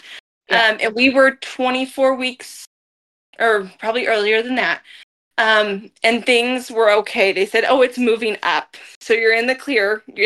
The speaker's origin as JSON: {"language": "English", "town": "Effingham", "region": "Illinois", "country": "United States", "tie": "born or raised there", "said": "Yes, I grew up in the Effingham area, so I'm not local to Mattoon Charleston, but I married a man from Charleston."}